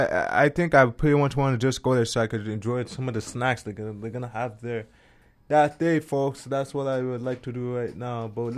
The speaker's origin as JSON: {"language": "English", "town": "Toronto", "region": "Ontario", "country": "Canada", "lives_now": "Vancouver, Canada", "said": "I'm from Toronto. And I moved to Vancouver recently"}